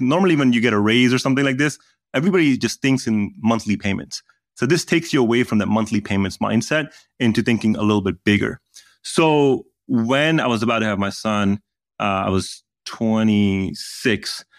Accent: Pakistan; Because, I mean, that's how I grew up in Pakistan.

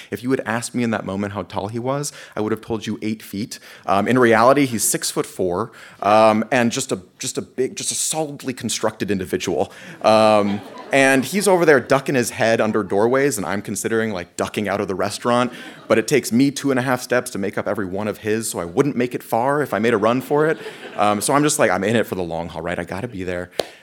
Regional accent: Texas, United States; I don't know if it was just that I was born and raised in Texas

